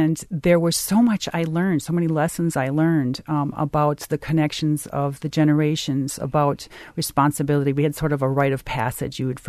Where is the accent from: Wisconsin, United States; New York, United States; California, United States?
Wisconsin, United States; Green Bay; I'm from the Green Bay area originally, and part of my culture is Belgian.